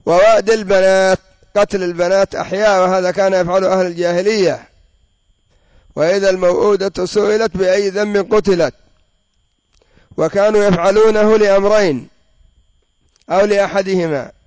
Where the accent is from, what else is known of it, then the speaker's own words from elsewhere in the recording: Yemen; وعندنا في اليمن يضاع المال بطرق كثيرة